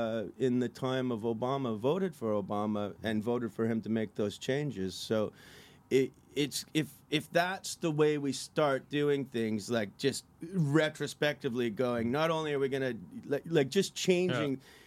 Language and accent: English; Canada; Well, as a Canadian expat, as much as I like Justin Trudeau, he's made some very odd moves lately.